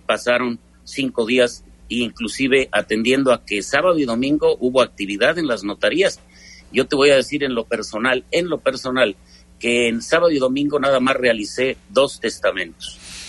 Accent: Mexico; como buenos mexicanos, no dejemos todo para la última semana

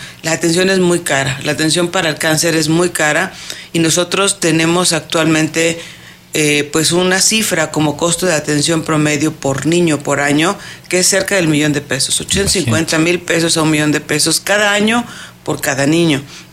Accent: Mexico; Porque pues como mexicanos nos gusta el contacto con la familia

